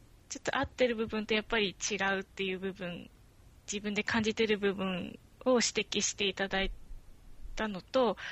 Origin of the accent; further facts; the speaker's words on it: Tohoku, Japan; 東北です。